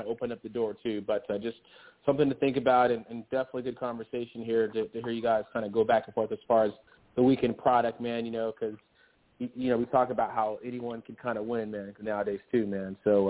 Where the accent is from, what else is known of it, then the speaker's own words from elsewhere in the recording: Indiana, United States; And I'm from Indiana, so I know